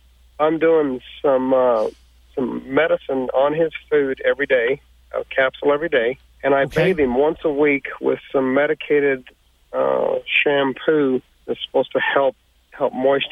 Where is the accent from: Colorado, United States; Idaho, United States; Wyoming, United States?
Wyoming, United States; I'm calling from Western Wyoming.